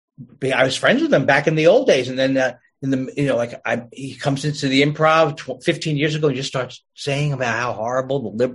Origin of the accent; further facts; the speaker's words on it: New York, United States; I mean, I didn't start in New York, even though I'm from New York.